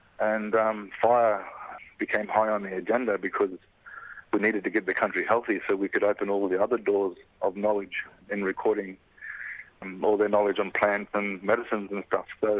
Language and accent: English; Queensland, Australia; I'm from North Queensland, and my grandmother and mother's people were descended from the Croydon region of the Gulf of Kapucharia, which is the Takalak people.